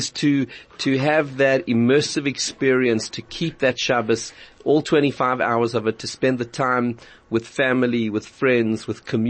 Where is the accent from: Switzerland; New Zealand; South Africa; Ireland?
South Africa; You know, from our South African Jewish community, and I think as South African Jews, we can take real pride